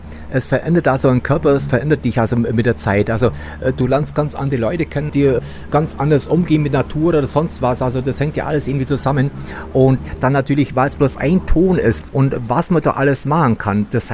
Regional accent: Bavaria, Germany; ich komme aus der Nähe von Augsburg

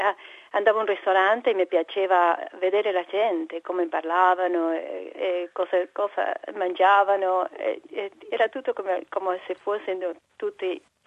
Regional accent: Comodoro Rivadavia, Chubut, Argentina; Italian is a second language; also born or lived in Rosario; now in Australia; Rosario. Ma sono cresciuta nel sud di Argentina, in Patagonia, in una città che si chiama Comodoro Rivadavia.

